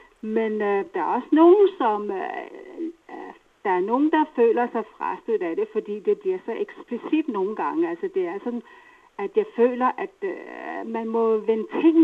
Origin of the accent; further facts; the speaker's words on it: Greenland; at føle mig som grønlænder ude i verden